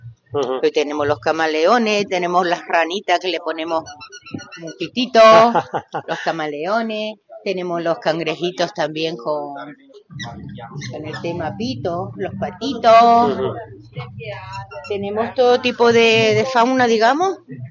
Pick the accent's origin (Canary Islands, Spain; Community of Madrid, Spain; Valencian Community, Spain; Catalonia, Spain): Canary Islands, Spain; Las Palmas de Gran Canaria; buenas tardes. Yo soy modista muñequera, vengo de la isla de Gran Canaria, de Las Palmas de Gran Canaria